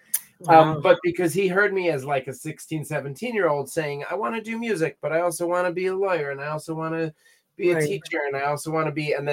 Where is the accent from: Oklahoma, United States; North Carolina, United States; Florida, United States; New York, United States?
New York, United States; Nyack; I grew up in Nyack, New York, and it bears saying that for my job path, as a child, I was a bright kid and I had a lot of things that I liked to do.